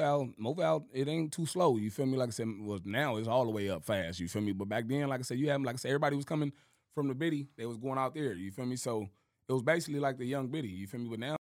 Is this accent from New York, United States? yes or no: no; Compton, California, United States; also born or lived in Moreno Valley; Well, I was born in Compton, California, you feel me? That's where all my family from, you feel me? I was out there for, like I said, for the first, like, 9 years of my life, and then I moved to the murder